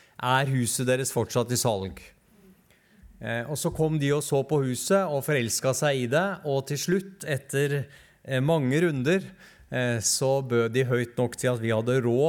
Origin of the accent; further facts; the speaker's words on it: Oslo, Norway; og bor nå på Lindeberg, som er en del av Alna bydel. Så om dere ikke var redd fra før for at jeg kommer fra Oslo, så kan jeg nå si at jeg også kommer fra den delen av Oslo som har høyest smittetall.